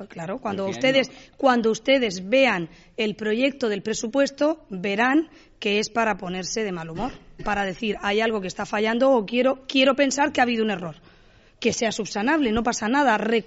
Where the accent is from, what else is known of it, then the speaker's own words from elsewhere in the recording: Cartagena, Region of Murcia, Spain; a mí se me caería la cara de vergüenza siendo cartagenera